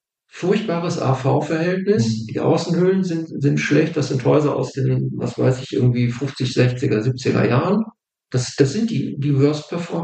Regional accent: North Rhine-Westphalia, Germany; ich wurde ja als Sauerländer geoutet. Ja, ich komme aus einer Ecke, die hat Industrie, ein kleines Städtchen, das aber Industrie hat, und wo sich dann ab den 50er Jahren diese Neubausiedlung entwickelt haben.

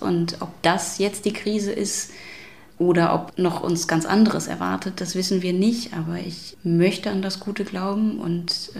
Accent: Germany; wie wir als Deutsche mit dieser Schuld leben

